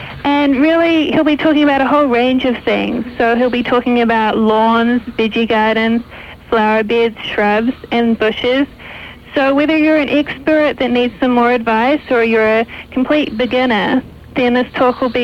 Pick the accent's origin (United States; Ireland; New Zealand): New Zealand; I'm from New Zealand.